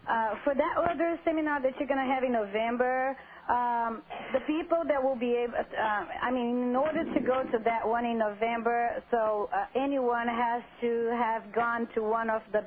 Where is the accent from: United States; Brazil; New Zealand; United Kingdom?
Brazil; I am from Brazil.